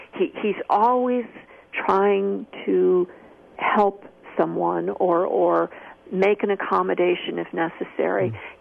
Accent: Chicago, Illinois, United States; I knew Chicago cops. I'm from Chicago originally.

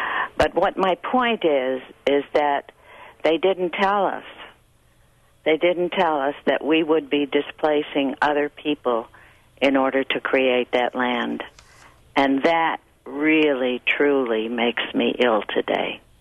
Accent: Chicago, Illinois, United States; born there; I was born in Chicago to a non-religious Jewish family.

